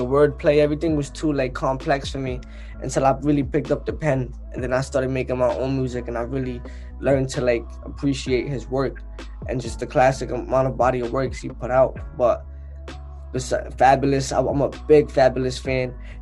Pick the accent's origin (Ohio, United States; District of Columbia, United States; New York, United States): New York, United States; Brooklyn; Me, I'm from Crown Heights, Franklin Ave, Park Place to be specific, by the shuttle train. So, I mean, around the time I grew up in that neighborhood, and even still to this day, people were getting killed